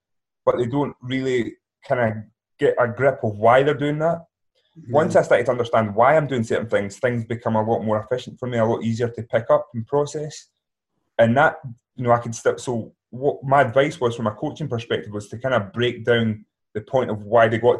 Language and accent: English; Scotland, United Kingdom; Because, again, it was I was from Scotland. Yeah. I played basketball.